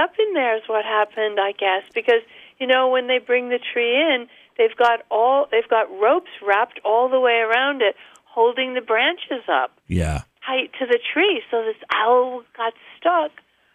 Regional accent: Woodstock, New York, United States; also born or lived in Ithaca; My hometown was Ithaca. Well, I grew up in Woodstock, but then at 17, we moved to Ithaca

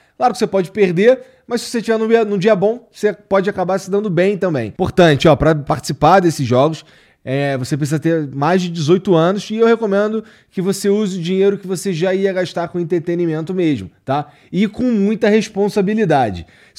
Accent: Rio de Janeiro, Brazil; Eu sou do Rio. Aí, enquanto morava no Rio, tinha alguns eventos que eu precisava vir aqui em São Paulo.

